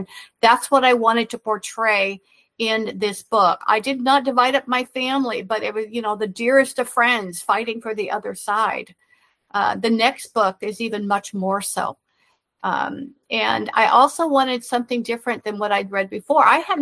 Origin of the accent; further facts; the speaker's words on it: Midwest, United States; I grew up in the Midwest. I did not know that West Virginia was part of Virginia until halfway through the war.